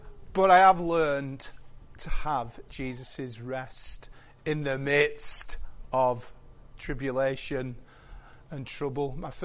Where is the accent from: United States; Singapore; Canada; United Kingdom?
United Kingdom; Tyldesley, North West England; I was born on Shackley Council Estate in Tilsley, lived the first 20 years of my life.